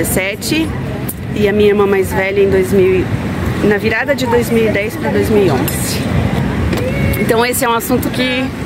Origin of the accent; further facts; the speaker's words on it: Joinville, Santa Catarina, Brazil; born there; Eu nasci aqui, foi a primeira que nasci em Joinville.